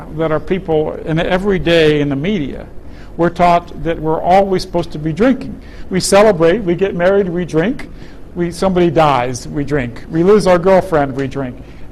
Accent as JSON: {"language": "English", "country": "United States", "said": "As an American, I oppose these things so much."}